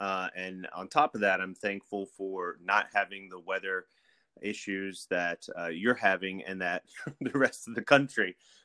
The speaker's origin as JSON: {"language": "English", "region": "Indiana", "country": "United States", "tie": "born there", "also_born_or_lived": "Delaware / New Jersey / Virginia / Georgia", "said": "But I was born in Indiana, and I didn't live there long because of my father's job."}